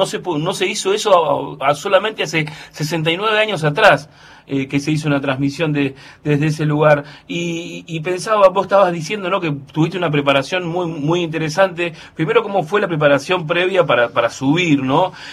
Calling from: Santa Rosa, La Pampa, Argentina; de Santa Rosa de La Pampa.

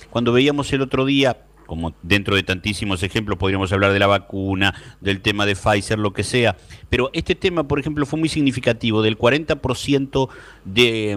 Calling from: Concepción del Uruguay, Entre Ríos, Argentina; soy desde LT11 de Concepción del Uruguay, los saludo.

